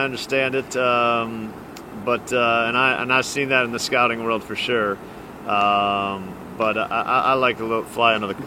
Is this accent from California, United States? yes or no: no; Milwaukee, Wisconsin, United States; I actually wasn't there that much before I played, even though I grew up in Milwaukee close by.